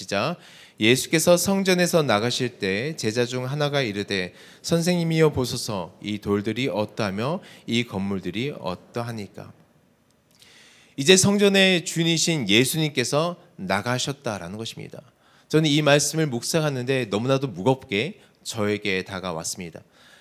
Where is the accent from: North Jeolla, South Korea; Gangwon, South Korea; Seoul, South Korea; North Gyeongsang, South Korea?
Seoul, South Korea; 사실 저는 서울 사람이거든요.